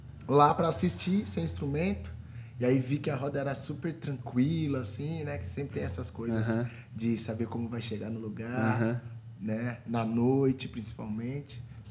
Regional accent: São Paulo, Brazil; Não, eu sou de São Paulo.

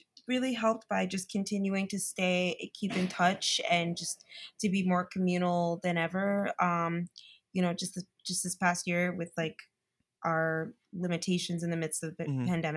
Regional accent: Perth Amboy, New Jersey, United States; No, I'm from Perth Amboy, New Jersey. Born and very raised.

